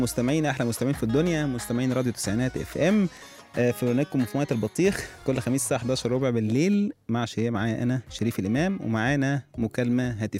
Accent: Egypt; يعني احنا دي مهمتنا كمصريين بقى، احنا نعلي عليه يعني.

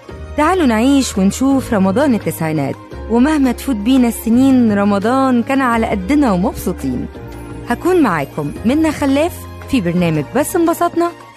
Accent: Egypt; وكانوا بيعملوا ده علشان عراقتنا، علشان احنا مصريين

